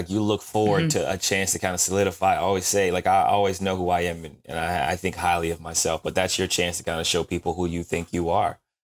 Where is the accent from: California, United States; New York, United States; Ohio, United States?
Ohio, United States; Canton; I grew up in Canton, Ohio, mm-hmm. small city. Steel mills, you show up and you do your job and you go home type of mentality.